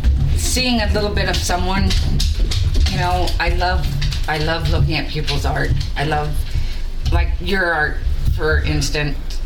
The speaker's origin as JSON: {"language": "English", "town": "Catalina Island", "region": "California", "country": "United States", "tie": "born or raised there", "said": "Growing up on Catalina was very small. It was a small community. We helped each other. We cared."}